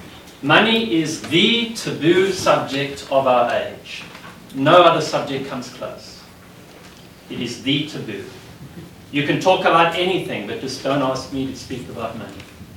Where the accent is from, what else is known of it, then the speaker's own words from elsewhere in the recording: South Africa; I come from South Africa